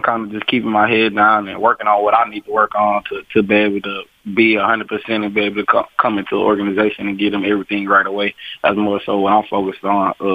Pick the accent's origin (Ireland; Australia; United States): United States; Houston, Texas; I just came back to my hometown, Houston, to work out for a couple of days and see my fam.